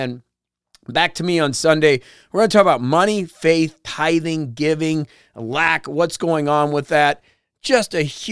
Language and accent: English; Indiana, United States; growing up in Indiana and kind of being lower middle class